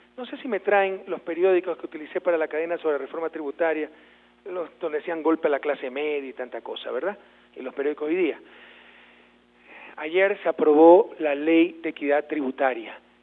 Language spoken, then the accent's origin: Spanish; Guayaquil, Guayas, Ecuador; viajaré a mi ciudad natal, Guayaquil